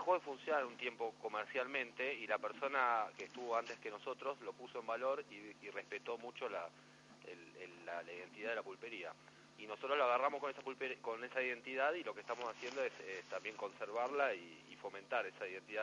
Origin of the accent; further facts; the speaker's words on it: Buenos Aires, Argentina; now in San Luis, Argentina; Yo soy de Buenos Aires capital.